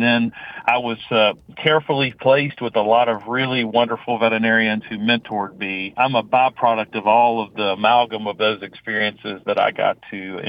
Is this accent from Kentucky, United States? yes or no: yes; Versailles, Kentucky, United States; I tell people all the time, I grew up here in Versailles, Kentucky, so I didn't get very far in life.